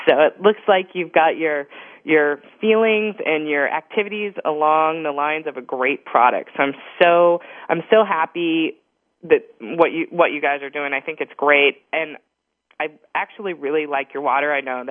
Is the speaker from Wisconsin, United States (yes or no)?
yes; Appleton, Wisconsin, United States; also born or lived in Green Bay; I was living in Green Bay, Wisconsin. I'm from Appleton.